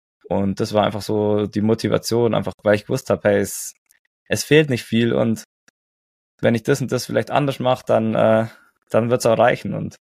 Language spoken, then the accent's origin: German; Oberstdorf, Bavaria, Germany; ich bin einfach daheim in Oberstdorf aufgewachsen